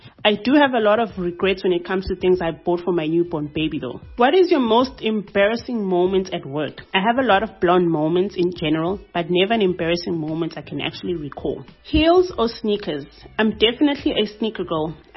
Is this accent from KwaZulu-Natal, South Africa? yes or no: yes; Durban, KwaZulu-Natal, South Africa; I'm a 29-year-old young woman born and bred in Durban.